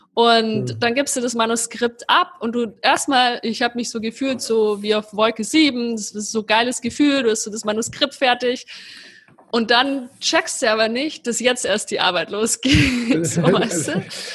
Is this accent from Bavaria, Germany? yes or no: yes; Bavaria, Germany; ich komme halt aus Bayern